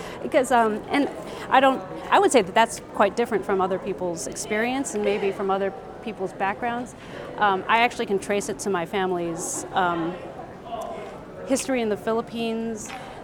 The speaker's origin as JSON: {"language": "English", "region": "California", "country": "United States", "tie": "born or raised there", "said": "Filipino American, and I grew up in the Bay Area mostly. I'm not originally from the Bay Area, but I grew up here mostly."}